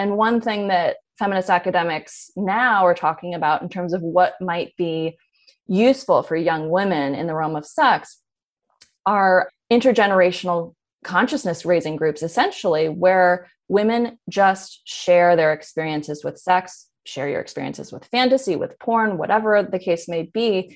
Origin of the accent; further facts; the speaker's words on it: Berkeley, California, United States; I grew up in Berkeley. My parents were a couple of hippies.